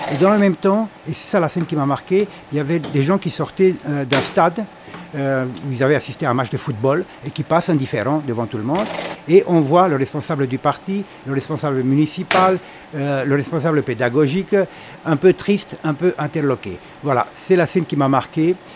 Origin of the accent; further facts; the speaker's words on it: Paris, Île-de-France, France; also born or lived in Bucharest; Alors, je viens de Paris. En fait, auparavant, je vivais à Bucarest.